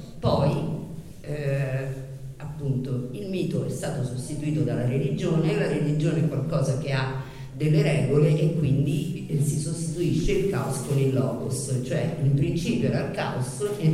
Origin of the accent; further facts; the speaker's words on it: Rome, Lazio, Italy; accent: Roman; vengo da Roma, come si sente dall'accento che non riesco a togliere